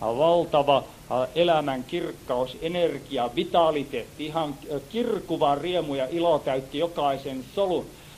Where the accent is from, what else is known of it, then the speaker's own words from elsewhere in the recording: Helsinki, Uusimaa, Finland; born there; Mua koskettaa jonkun verran tänne Helsinkiin tulo, koska mä oon syntynyt Helsingissä.